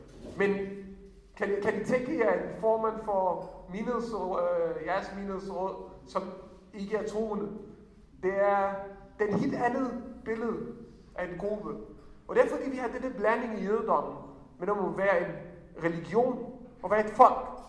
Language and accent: Danish; Israel; first language Hebrew; Danish is a second language; now in Denmark; fordi jeg kommer fra Israel, jeg taler flydende hebraisk, så det er ikke en, det er hebraisk min modersmål.